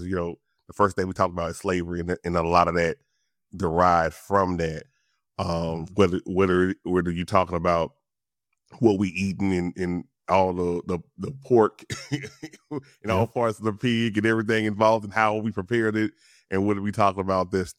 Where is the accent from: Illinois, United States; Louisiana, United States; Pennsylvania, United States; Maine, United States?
Louisiana, United States; I'm from the South, I'm from Louisiana, so big mama, big daddy, you know, the great grandparents, they didn't have any money